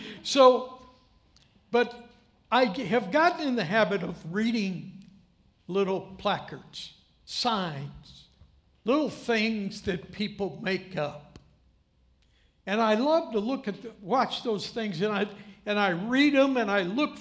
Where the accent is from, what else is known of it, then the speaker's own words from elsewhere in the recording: St. Louis, Missouri, United States; But I grew up in St. Louis. You might know that.